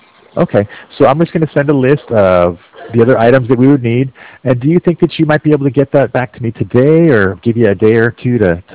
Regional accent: Los Angeles, California, United States; I grew up in Los Angeles, very familiar.

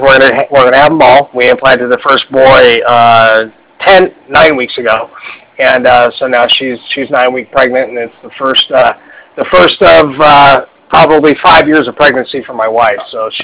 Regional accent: San Diego, California, United States; we live here in California. I'm born and raised in San Diego.

